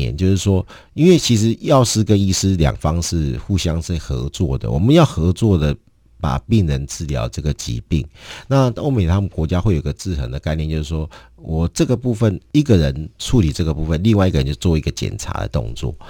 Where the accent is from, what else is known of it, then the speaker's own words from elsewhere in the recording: Taiwan; 我们生在台湾呢，生在这一个台湾人